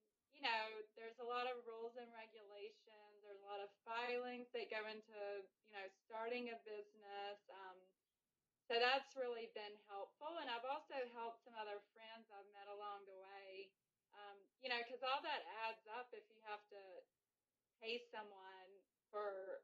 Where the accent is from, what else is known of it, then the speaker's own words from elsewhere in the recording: Savannah, Georgia, United States; And then also, growing up in the Savannah area, my grandmother's sister lived in Beaufort, South Carolina. So during the summer times, I'd spend half the summer over there